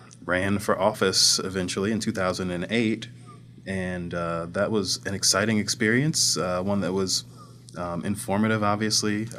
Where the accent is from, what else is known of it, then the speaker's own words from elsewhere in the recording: Northwoods, Missouri, United States; I grew up in North St. Louis County